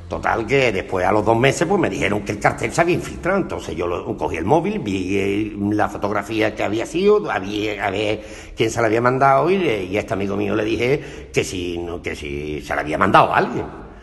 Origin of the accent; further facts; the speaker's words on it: Jerez de la Frontera, Andalusia, Spain; con la idea de lo que era mi tierra, Jerez de la Frontera